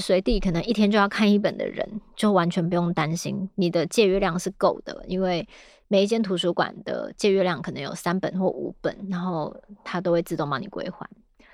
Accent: New Taipei, Taiwan; 因为我以前小时候住在新北市的山上，

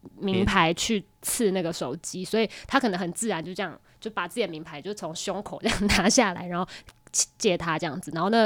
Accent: Taiwan; 就是感觉因为飞机上就作为一个台湾人，所以我就会觉得很亲切这样子。

